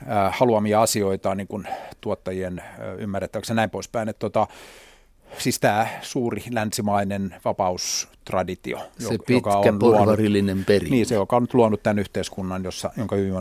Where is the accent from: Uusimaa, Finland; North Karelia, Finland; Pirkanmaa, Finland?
Uusimaa, Finland; Helsinki; mä oon syntynyt Helsingissä. Mun lapsuuden koti on Meilahdessa. Ei kovinkaan kaukana Tamminiemessä siellä yhdessä puuhuvilassa.